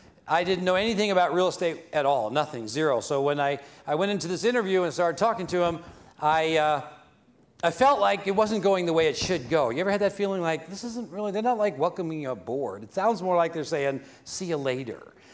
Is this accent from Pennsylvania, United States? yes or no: no; Arizona, United States; And I grew up in Arizona, and I was big into sports and athletics.